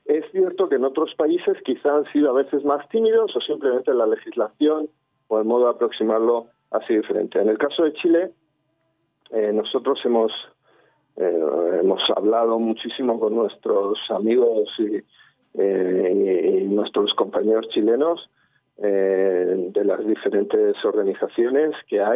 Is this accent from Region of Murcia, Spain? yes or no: yes; Region of Murcia, Spain; pues yo soy de Murcia, no soy israelí